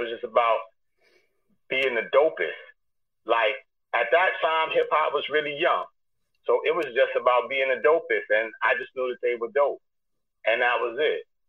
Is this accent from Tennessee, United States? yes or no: no; New York City, New York, United States; I was young from East New York.